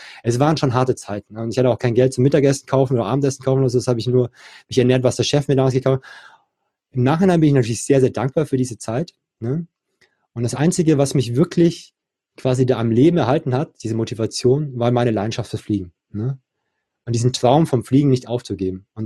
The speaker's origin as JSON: {"language": "German", "town": "Ludwigsburg", "region": "Baden-Württemberg", "country": "Germany", "tie": "born or raised there", "said": "Und ja, ich bin in Ludwigsburg groß geworden, ja, und wohne bald in Frankfurt, ja."}